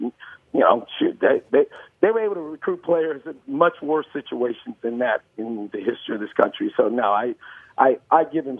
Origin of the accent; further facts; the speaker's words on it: Texas, United States; And that's because, like I said, I'm from Texas.